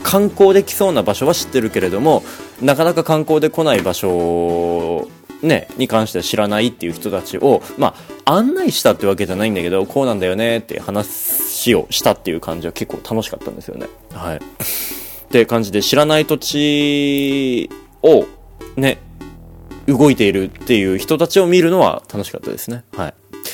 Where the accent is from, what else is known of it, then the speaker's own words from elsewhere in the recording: Sapporo, Hokkaido, Japan; 札幌に僕ずっと住んでたから、生まれてから今年の3月までずっと生まれも育ちも札幌市だった